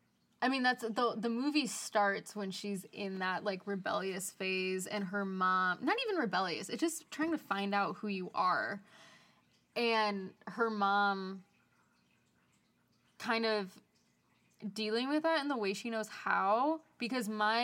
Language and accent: English; Cleveland, Ohio, United States; Like, I am from Cleveland. I really wanted to go to school away from Cleveland in Chicago, you know.